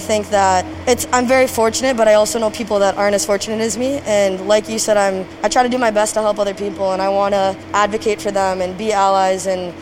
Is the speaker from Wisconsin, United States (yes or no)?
no; Maple Grove, Minnesota, United States; I was adopted at a really young age as a baby, so I don't really remember much about that, but I've always known Minnesota and Maple Grove, and that's where I've spent my whole childhood.